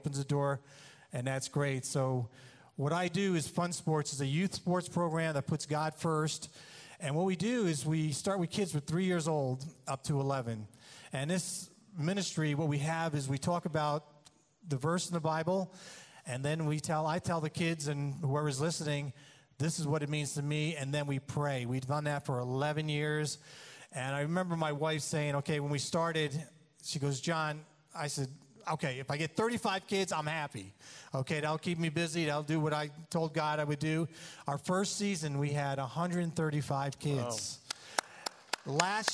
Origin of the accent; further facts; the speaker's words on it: New York, United States; And I'm from New York, and this is a funny story how I got here.